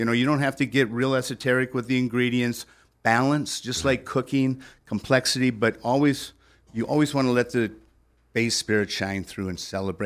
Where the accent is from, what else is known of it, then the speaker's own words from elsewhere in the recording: Port Huron, Michigan, United States; I grew up in Port Huron, Michigan, right on the Sarnia, Ontario border.